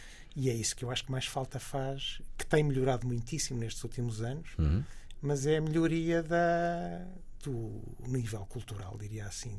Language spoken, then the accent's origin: Portuguese; Lisbon, Portugal; also born or lived in Porto; now in Viseu, Portugal; Eu vivi em Lisboa, que sou de Lisboa, natural de Lisboa, vivi no Porto e agora vivo em Viseu, basicamente é isto. E vivo, tenho uma casa no Conselho de Sintra, isto é, os meus pais viviam no Conselho de Sintra e mantemos a casa de família.